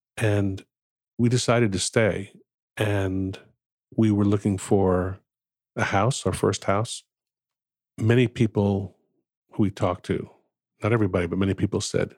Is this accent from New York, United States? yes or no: yes; New York, United States; I'm a New Yorker, and 74, you know, I was looking for a job out of graduate school